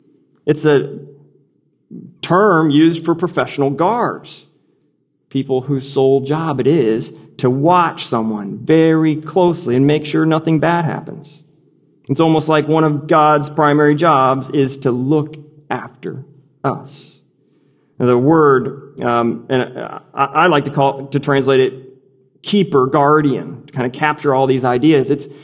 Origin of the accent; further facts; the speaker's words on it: Midwest, United States; I think of the long, icy winters growing up in Midwest America.